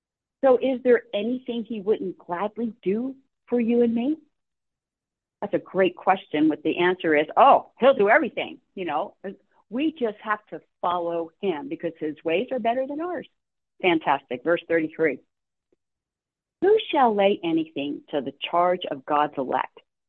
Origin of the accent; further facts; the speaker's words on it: Philadelphia, Pennsylvania, United States; I remember a time when I was little in Philadelphia. I grew up in Philadelphia, a little bit of a rough neighborhood every now and then.